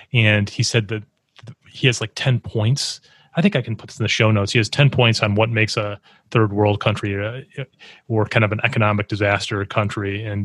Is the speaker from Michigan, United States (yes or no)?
no; Chicago, Illinois, United States; I mean, I think about where I grew up in Chicago.